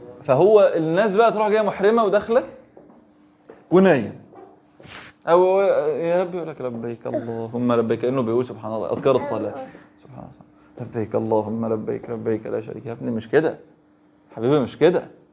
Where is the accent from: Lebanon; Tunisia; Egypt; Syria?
Egypt; احنا ايه مصريين